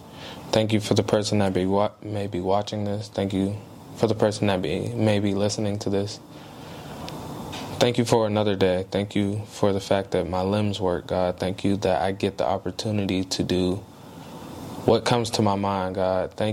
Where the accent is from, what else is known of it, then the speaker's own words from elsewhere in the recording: Youngstown, Ohio, United States; So, like I said … I'm 25 from Youngstown, Ohio.